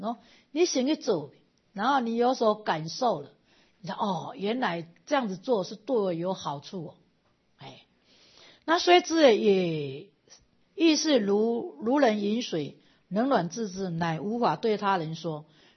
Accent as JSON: {"language": "Chinese", "country": "Taiwan", "said": "因为我们台湾里头每一个人都心性非常善良"}